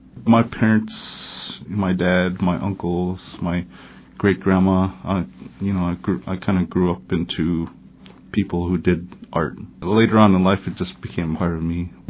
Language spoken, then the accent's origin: English; Eek, Alaska, United States; also born or lived in Bethel; I'm from Bethel, Alaska, originally from Eek, Alaska